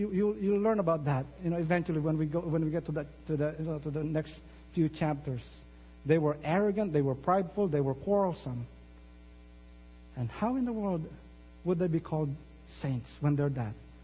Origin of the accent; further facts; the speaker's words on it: Philippines; moved away; also born or lived in Minnesota; Because, you know, I grew up in the Philippines, and then I went to the northern, you know, in Minnesota.